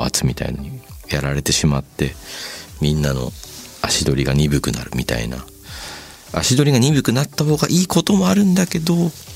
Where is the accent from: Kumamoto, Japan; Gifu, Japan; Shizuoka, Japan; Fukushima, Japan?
Shizuoka, Japan; どうしても静岡県出身なんでそういうことも考えてしまいますけれども